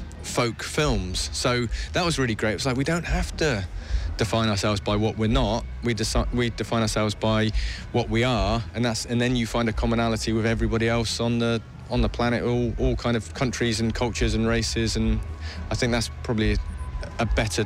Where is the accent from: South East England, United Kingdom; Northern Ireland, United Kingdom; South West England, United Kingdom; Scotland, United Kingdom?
South West England, United Kingdom; Quite a lot of being Cornish for a long time was about rejecting what I wasn't. Which was, you know, saying, oh, I'm not English, you know, I'm not this, I'm not